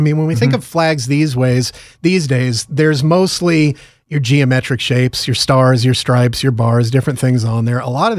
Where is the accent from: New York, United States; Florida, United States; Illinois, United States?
New York, United States; I grew up outside of New York City, and it was there, and I got to go see that.